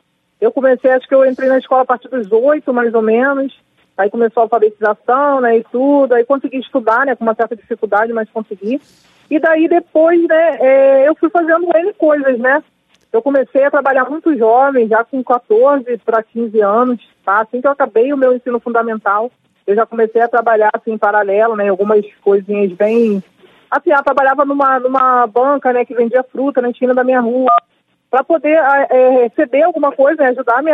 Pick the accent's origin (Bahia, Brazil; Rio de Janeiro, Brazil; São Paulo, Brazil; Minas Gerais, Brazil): Rio de Janeiro, Brazil; Duque de Caxias; Mas eu sou uma menina que fui nascida, né, em Duque de Caxias, na Baixada.